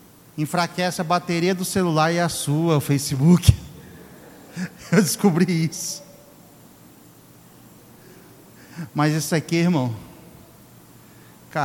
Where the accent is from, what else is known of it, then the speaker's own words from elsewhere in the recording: Exu, Pernambuco, Brazil; Mas eu nasci em Exu, Pernambuco.